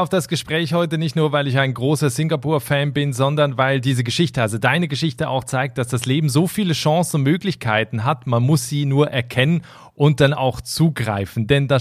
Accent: Switzerland; Und auf der 1 nach wie vor mein Heimatland, die Schweiz.

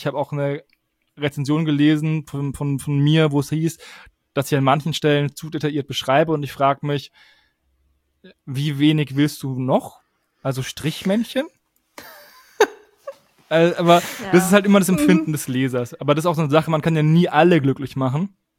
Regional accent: Würzburg, Bavaria, Germany; Ich komme aus Würzburg.

